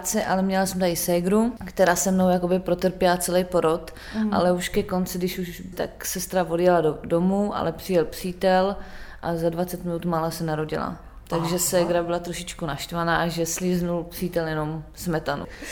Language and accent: Czech; Poland; now in Horní Bousov, Czechia; Ano, jsem Polka, bydlím tady 10 let.